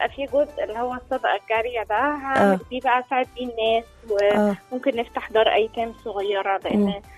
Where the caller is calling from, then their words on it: Cairo, Cairo Governorate, Egypt; من القاهره الكبرى. من القاهره الكبرى.